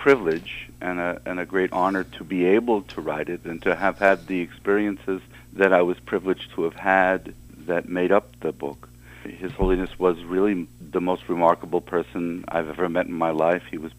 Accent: United States; and as a American freedom-loving person, it was a very, very strange thing

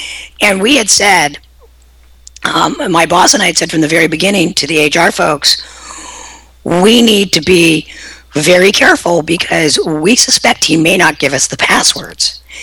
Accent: San Francisco, California, United States; I am from the Bayview area of San Francisco, born and raised, and I am about as street tough as they come

